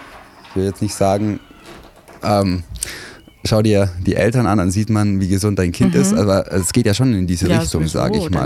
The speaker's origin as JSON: {"language": "German", "town": "Neu-Ulm", "region": "Bavaria", "country": "Germany", "tie": "born or raised there", "said": "Aber ursprünglich aufgewachsen bin ich in Neu-Ulm, in einem kleinen Vorort von Neu-Ulm, Burlafingen, vielleicht sagt das dem einen oder anderen etwas. Ländlich, das war schön für mich auf jeden Fall"}